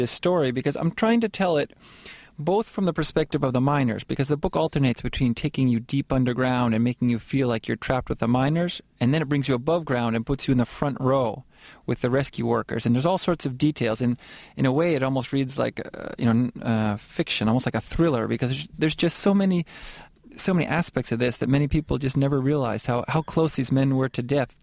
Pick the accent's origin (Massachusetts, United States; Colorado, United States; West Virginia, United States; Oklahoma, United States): Massachusetts, United States; Boston; English is a second language; moved away as an adult; now in Chile; I was raised in Boston, and I speak Spanish with a terrible accent. But nonetheless, I've lived in Chile for 16 years.